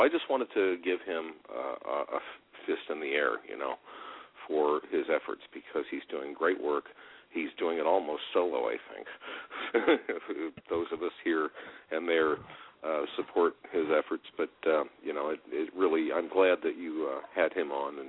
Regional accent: San Francisco, California, United States; now in St. Louis, United States; I'm originally from San Francisco, but I've been stuck in St. Louis for a long time

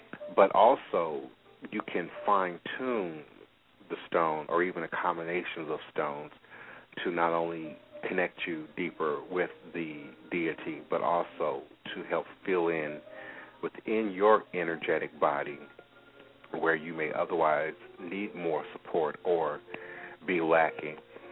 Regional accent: Chicago, Illinois, United States; I'm from Chicago, too, in case you didn't realize that.

